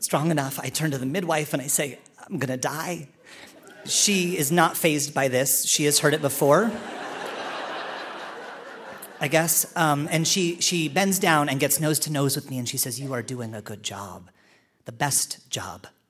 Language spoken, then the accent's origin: English; Canada; because I'm Canadian